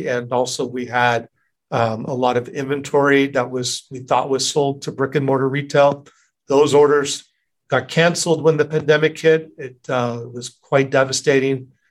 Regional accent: Montreal, Quebec, Canada; born there; I was born actually in another country. I was born in Montreal, Canada. So a bilingual city.

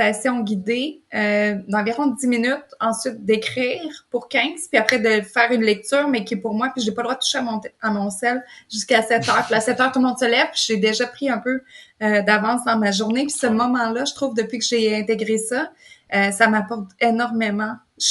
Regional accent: Sept-Îles, Quebec, Canada; also born or lived in Havre-Saint-Pierre; Je suis née à Havre-Saint-Pierre, ensuite à Sept-Îles. Puis Sept-Îles, on allait chez ma grand-mère à Sheldrake, un autre petit village à 1 heure de route.

